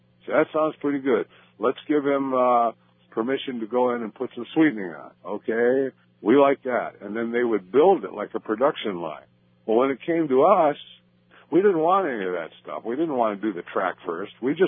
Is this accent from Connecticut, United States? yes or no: no; Detroit, Michigan, United States; You know, growing up in Detroit, I studied Motown because that's what I played at the clubs.